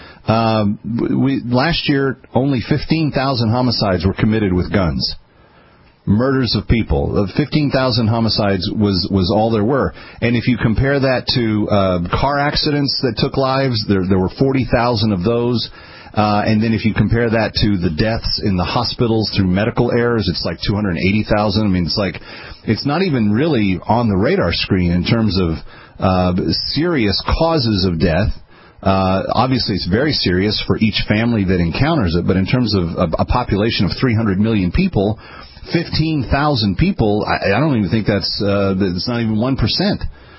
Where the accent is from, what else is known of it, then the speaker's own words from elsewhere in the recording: Texas, United States; Texas is my home state, and I really care about the folks that are there